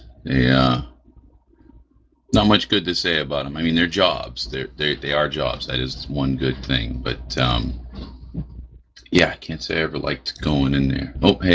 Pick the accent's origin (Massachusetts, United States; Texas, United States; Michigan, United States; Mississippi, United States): Massachusetts, United States; Boston; also born or lived in New Hampshire; You know, just growing up in Boston and then moving up to New Hampshire, like, I didn't know what racism was.